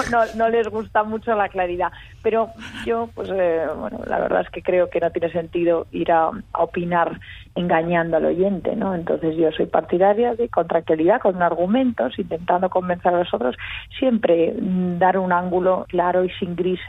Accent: Spain; Mi padre cubano de Cienfuegos y yo toda la vida he estado en España y me he educado en España

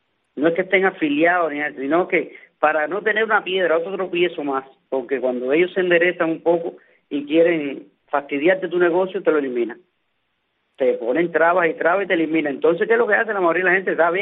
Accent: Cuba; como decimos cubanos

